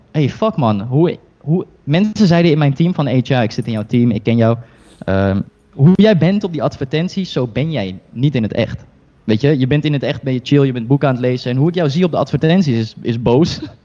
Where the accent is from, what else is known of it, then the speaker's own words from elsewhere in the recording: Netherlands; born there; Ik kom zelf, mijn ouders komen uit China. Ik ben geboren in Nederland.